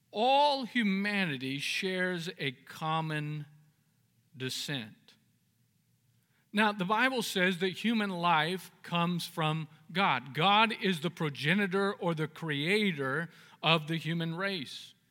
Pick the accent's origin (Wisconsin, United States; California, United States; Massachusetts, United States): California, United States; Bakersfield; now in Orange County, United States; I grew up in Bakersfield. My family lives in Bakersfield, so I go to visit there sometimes for vacation and so forth.